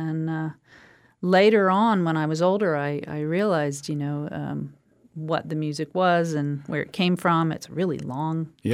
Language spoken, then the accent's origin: English; Florida, United States; Yeah, I grew up on the Florida-Alabama border. Perdido River and the Perdido Bay area is the border between there.